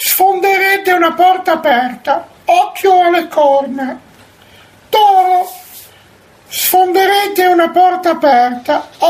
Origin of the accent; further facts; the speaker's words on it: Cles, Trentino-Alto Adige, Italy; Sono di Cless, in provincia di Trento.